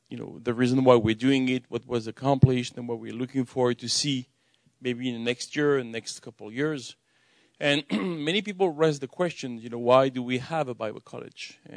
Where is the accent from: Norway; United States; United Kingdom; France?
France; accent: French; English is a second language; So I'm originally from France, which explains my accent, all right, when I speak English.